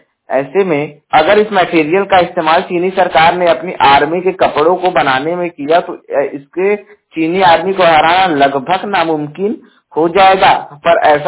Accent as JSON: {"language": "Hindi", "town": "Jaunpur", "region": "Uttar Pradesh", "country": "India", "said": "और मैं उत्तर प्रदेश के जौनपुर जिले का निवासी हूं"}